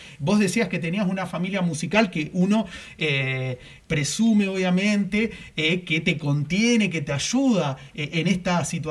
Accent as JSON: {"language": "Spanish", "country": "Argentina", "said": "para mí como argentino"}